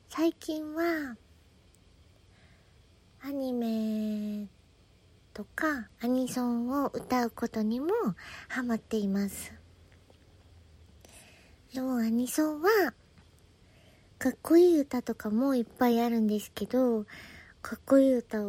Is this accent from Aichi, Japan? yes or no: yes; Aichi, Japan; 出身地は愛知県で新人声優です。